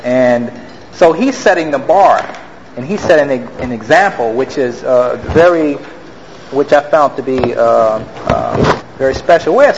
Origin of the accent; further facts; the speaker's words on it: Chicago, Illinois, United States; from Chicago, grew up there, never been to Detroit. I have always had an intrigue of the city. Growing up in Chicago, we listened to all the Motown records